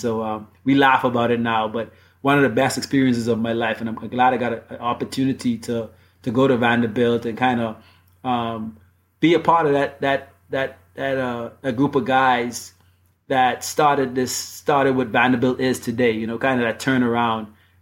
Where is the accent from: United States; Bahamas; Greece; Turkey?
Bahamas; growing up in the Bahamas, where we don't play baseball in the high school. So I kind of grew up playing fast pitch softball in the Bahamas